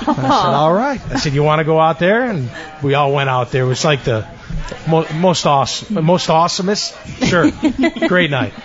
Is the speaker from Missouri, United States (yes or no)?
no; Chicago, Illinois, United States; also born or lived in Boston; now in Jacksonville, United States; I've been here 20 years now. And although I'm from Chicago and went to school in Boston, I consider this home.